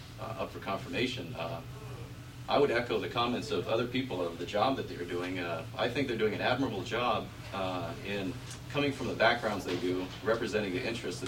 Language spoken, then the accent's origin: English; Anchorage, Alaska, United States; I was born in Anchorage. I've lived in Alaska most of my life